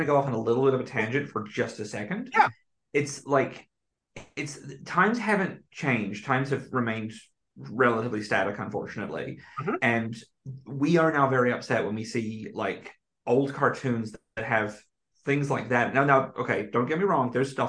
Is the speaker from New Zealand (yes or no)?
yes; New Zealand; because I'm from New Zealand